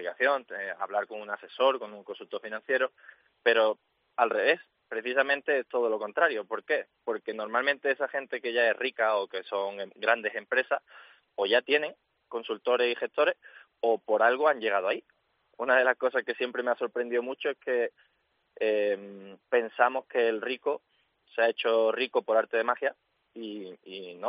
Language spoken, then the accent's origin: Spanish; Málaga, Andalusia, Spain; now in Segovia, Spain; Yo llegué a Segovia porque yo soy de Málaga y con los destinos militares, pues bueno, he estado en diferentes sitios, entre ellos en Segovia, porque estuve en la academia de, uh-huh, de 2013 a 2016. Entonces yo volví a Segovia en 2022